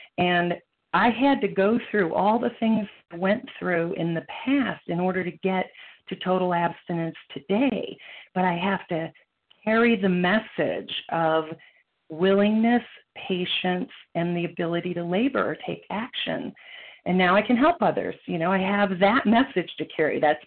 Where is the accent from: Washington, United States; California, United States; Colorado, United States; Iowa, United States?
Colorado, United States; I'm from Colorado, and I'm a recovering compulsive overeater.